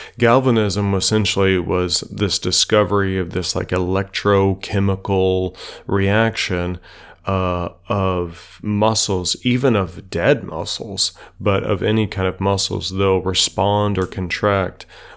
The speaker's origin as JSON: {"language": "English", "region": "Kentucky", "country": "United States", "said": "I'm from Kentucky, by the way, so we did things like go out and frog gig and go out to the swamps with homemade gigs."}